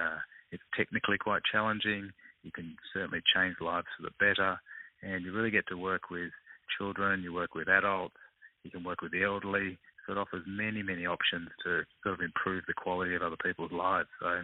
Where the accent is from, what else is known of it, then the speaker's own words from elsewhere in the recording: Sydney, New South Wales, Australia; Well, Sydney's my hometown. It's a beautiful city, so that, I grew up here.